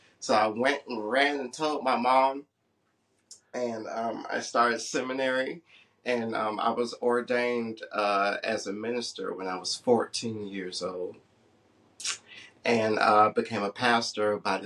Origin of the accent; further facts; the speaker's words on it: Albany, Georgia, United States; also born or lived in Clinton, Maryland; So, I was born in Clinton, Maryland. I was raised in Albany, Georgia. I come from a very, very religious family.